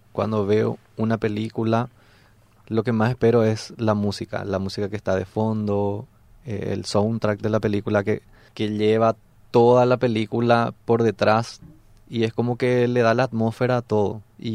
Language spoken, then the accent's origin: Spanish; Paraguay; el guaraní o en todo caso el yopará, que es la mezcla del español con el guaraní, es lo que nos conecta a nosotros como paraguayos